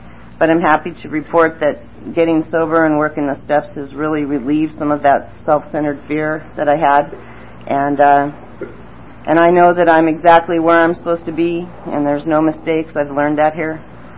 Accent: Rochester, New York, United States; born there; I was born in New York, Rochester, New York, upstate. I was adopted at 3 months old into an Irish Catholic family, and I'm Italian, and something else too.

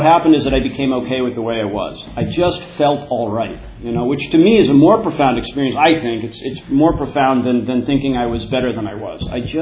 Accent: Brookline, Massachusetts, United States; I grew up in the Boston area, a little suburb of Boston called Brookline.

